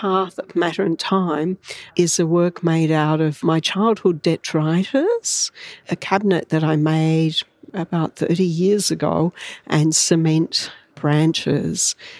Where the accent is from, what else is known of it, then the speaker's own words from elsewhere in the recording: Newcastle, New South Wales, Australia; the kind of environment that I grew up with in Newcastle in the 1970s and early 80s, where BHP was kind of at its peak.